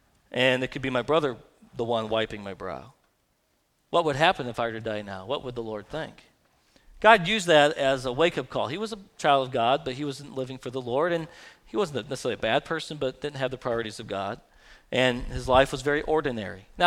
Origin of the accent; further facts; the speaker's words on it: United States; I'll stick with baseball. I'm an American, okay?